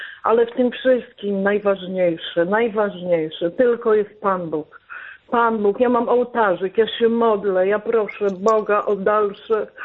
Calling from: Toruń, Kuyavian-Pomeranian Voivodeship, Poland; jestem z Torunia.

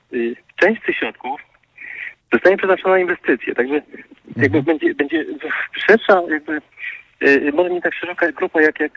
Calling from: Warsaw, Masovian Voivodeship, Poland; z Warszawy.

